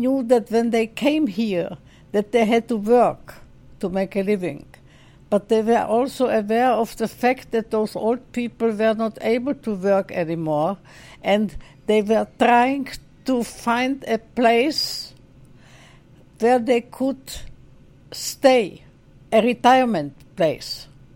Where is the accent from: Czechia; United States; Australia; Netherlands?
Czechia; and I am really from Czechoslovakia, I'm not from Germany